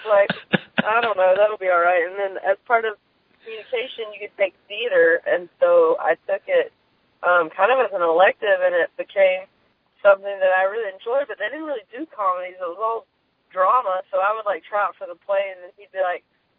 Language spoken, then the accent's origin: English; the South, United States; I grew up with a lot of funny people, and because I'm from the South, and so I grew up watching my uncles be crazy